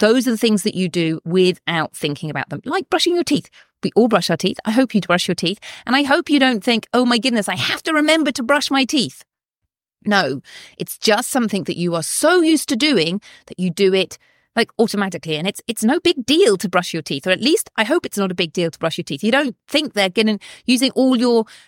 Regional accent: South West England, United Kingdom; I grew up in cider country. I grew up in Devon, in cider country

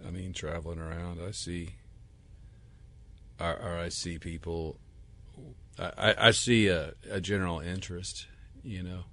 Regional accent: the South, United States; I had a connection to it, kind of because of my growing up in the South, or you know, having that in the culture already.

